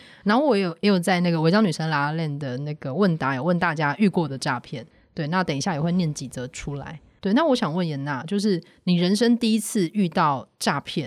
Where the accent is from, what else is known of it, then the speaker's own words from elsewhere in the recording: Luzhou, New Taipei, Taiwan; 然后那时候芦洲在努力从芦洲乡变成芦洲市的途中，所以大家都一直在生小孩。